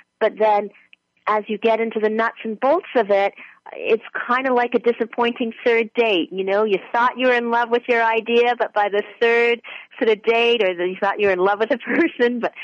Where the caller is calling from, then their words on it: Toronto, Ontario, Canada; I'm calling from Toronto. I'm calling from the beautiful and freezing Toronto in Canada.